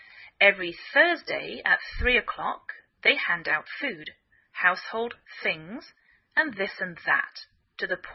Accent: England, United Kingdom; now in United States

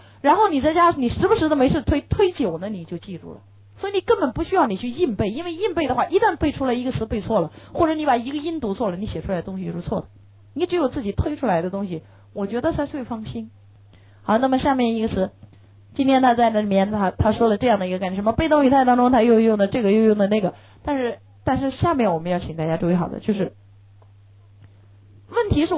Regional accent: China; 而那按理我们中国人又到了

